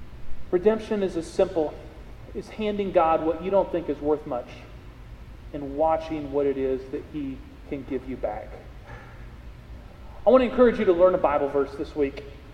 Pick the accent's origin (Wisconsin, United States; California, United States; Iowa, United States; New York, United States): Iowa, United States; I grew up in Iowa, and when we were little kids, we used to collect pop cans.